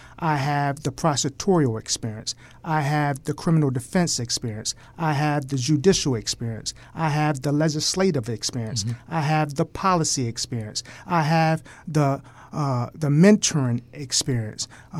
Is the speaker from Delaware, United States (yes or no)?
yes; Wilmington, Delaware, United States; I grew up in Northeast Wilmington, and when I was 18 years old, I was arrested and convicted of a felony drug offense.